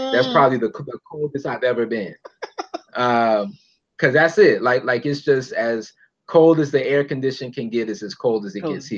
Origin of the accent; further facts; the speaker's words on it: Fort Lauderdale, Florida, United States; also born or lived in Miami; I'm born and raised in South Florida. I was born in Miami, and it's only been a shift from I was living in Miami, then my family moved to Broward, you know, like Fort Lauderdale.